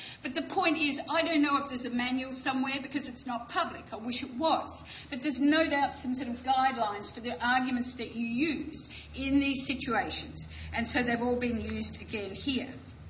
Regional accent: Australia; that's what we need, you know, as an Australian community to engage with. Now, as one citizen who was really quite concerned with what was happening over there in Sri Lanka, who was appalled by the way our Australian media relied almost entirely

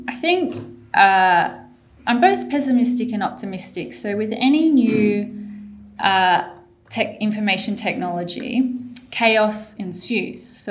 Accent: Australia; So I have a bit of a issue with breaking into the Australian market, even though I'm Australian.

